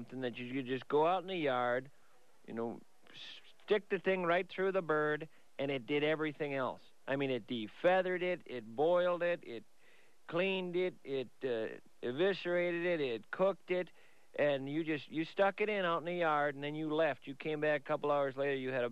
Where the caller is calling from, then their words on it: St. Paul, Minnesota, United States; St. Paul, Minnesota.